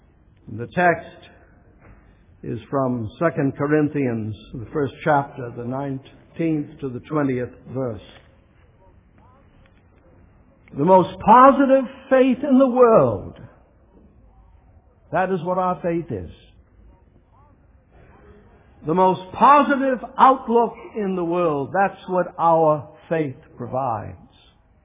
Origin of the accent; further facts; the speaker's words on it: Lexington, Massachusetts, United States; also born or lived in Arlington; I was born in Arlington. How many of you are from Arlington? Ah, there. And there's no plaque, by the way, at the house where I was born, so don't look for it. And I grew up in Lexington.